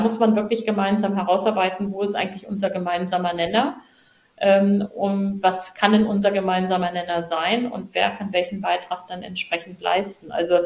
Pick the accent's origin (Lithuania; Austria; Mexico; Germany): Germany; mich als Deutsche, als Chefin